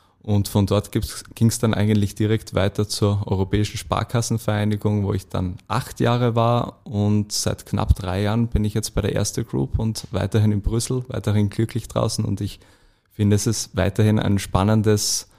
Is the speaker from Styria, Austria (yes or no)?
yes; Graz, Styria, Austria; Ich habe in Graz studiert, ich bin Grazer